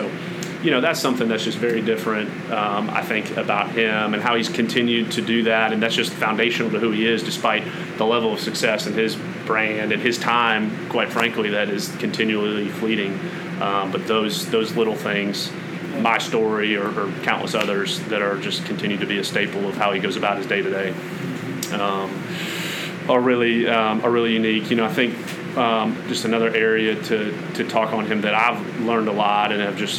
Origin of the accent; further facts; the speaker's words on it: Atlanta, Georgia, United States; So I'm from Atlanta, Parkview High School.